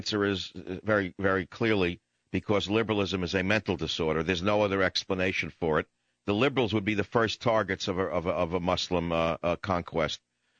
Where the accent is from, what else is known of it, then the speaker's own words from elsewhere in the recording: United States; And I, of course, as an American conservative, also understand the danger we are in with fools running the show.